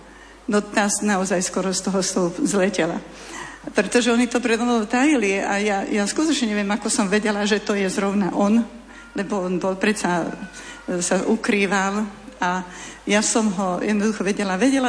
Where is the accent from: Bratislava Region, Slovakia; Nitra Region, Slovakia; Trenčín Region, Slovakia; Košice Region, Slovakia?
Nitra Region, Slovakia; Norovce; Pochádzam z malej dediny Norovce v okrese Topolčany.